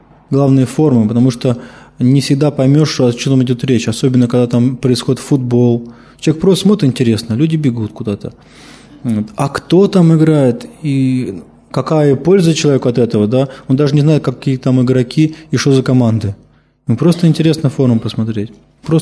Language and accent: Russian; Moscow, Russia; born there; Я родился в Москве, я на Красной площади был всего два раза на всю свою жизнь.